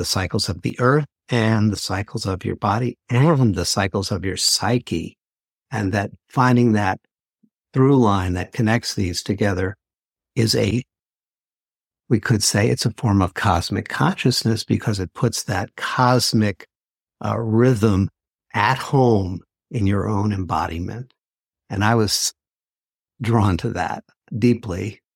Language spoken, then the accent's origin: English; New York City, New York, United States; and I grew up in New York City and I was looking for a practice and a path.